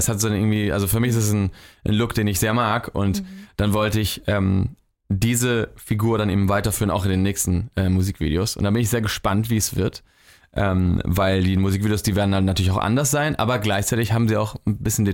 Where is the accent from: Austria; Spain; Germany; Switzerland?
Spain; Barcelona, Catalonia; also ich bin halt in Barcelona aufgewachsen und mein Sommer von früher, dieses Gefühl von, weißt du, Heimat und so, ist halt dort in der Küste